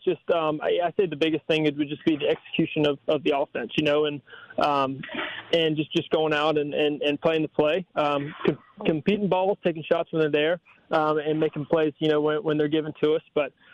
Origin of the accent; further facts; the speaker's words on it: Georgia, United States; Growing up in Georgia, for sure. That's where I always wanted to end up.